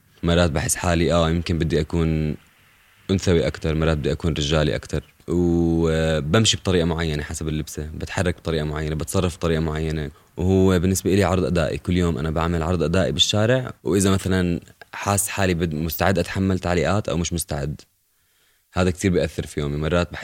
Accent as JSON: {"language": "Arabic", "town": "Irbid", "region": "Irbid Governorate", "country": "Jordan", "tie": "born or raised there", "also_born_or_lived": "Zarqa / Amman", "said": "ربيت بالأردن بإربد وبالزرقاء وبعمان"}